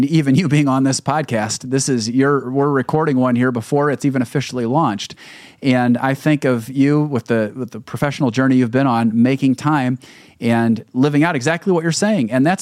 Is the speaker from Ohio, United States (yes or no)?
no; Fort Wayne, Indiana, United States; now in Michigan, United States; It's interesting growing up in Fort Wayne, and then I got my business degree at Indiana University and then moved to Chicago and then here in Michigan.